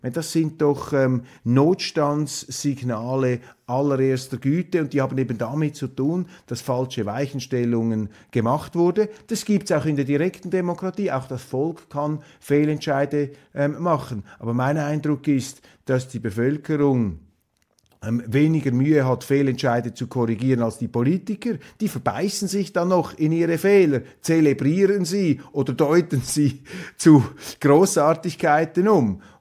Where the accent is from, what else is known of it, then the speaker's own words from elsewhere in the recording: Switzerland; Als Schweizer empfinde ich das sehr stark